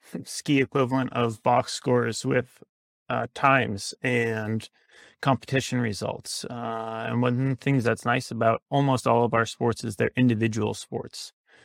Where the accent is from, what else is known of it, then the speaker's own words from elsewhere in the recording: Vermont, United States; So I grew up in Vermont and I was a skier growing up